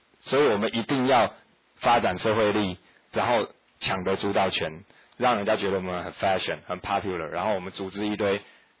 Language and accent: Chinese; Taiwan; 我们台湾人的出路是在哪里，那个都要一直想